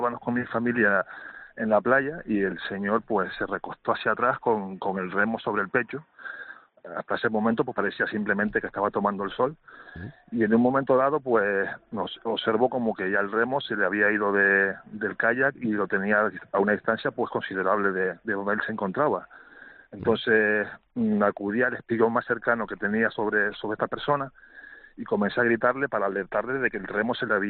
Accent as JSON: {"language": "Spanish", "town": "Tazacorte", "region": "Canary Islands", "country": "Spain", "tie": "born or raised there", "said": "yo soy de Tasacorte, soy bagañete y hincapié, pues nacido ahí, en el puerto, vamos, que me he criado en la zona de costa de esa playa."}